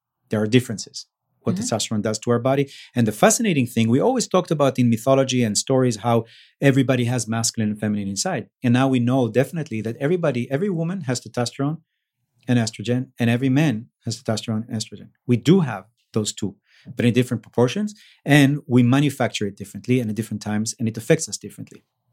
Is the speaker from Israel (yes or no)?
yes; Israel; I remember growing up in Israel